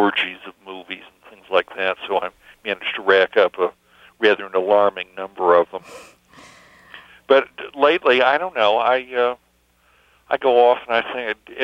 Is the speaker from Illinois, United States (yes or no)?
yes; Chicago, Illinois, United States; Well, I came from Chicago originally, and we lived on five different streets that were just a block.